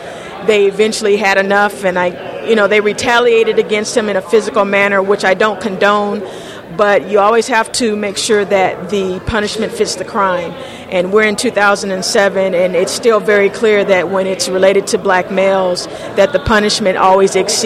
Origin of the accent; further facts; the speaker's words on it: Los Angeles, California, United States; I grew up in Los Angeles area.